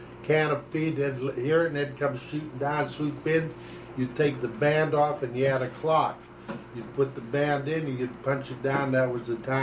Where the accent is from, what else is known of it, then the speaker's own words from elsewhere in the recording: Trenton, New Jersey, United States; Well, I was born in Trenton. My mother and father, I think, were both born here, but their parents were from Belgium, mm-hmm. somewhere outside of Brussels, somewhere.